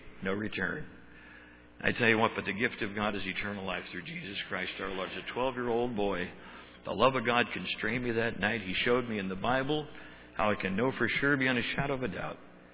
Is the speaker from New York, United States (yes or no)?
no; Hazleton, Pennsylvania, United States; born there; I was born in Hazleton, but I was born spiritually in Weatherly.